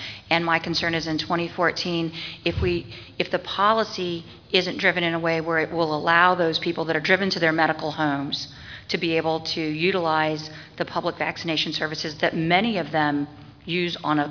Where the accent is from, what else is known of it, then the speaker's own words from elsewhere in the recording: Virginia, United States; I'm from Virginia.